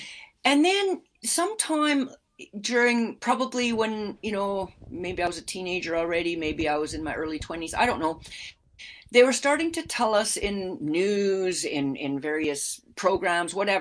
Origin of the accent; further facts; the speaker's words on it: Edmonton, Alberta, Canada; I grew up in Edmonton in a, I would say it's a middle class neighborhood, and it was really all European stock people. It was really about 99.9% white people.